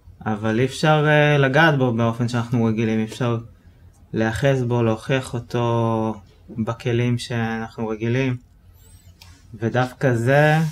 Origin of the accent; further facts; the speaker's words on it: Tel Aviv, Tel Aviv District, Israel; אני גדלתי בתל אביב, הרדארים שלי הם מאוד חזקים שם, אני היום במקום קצת אחר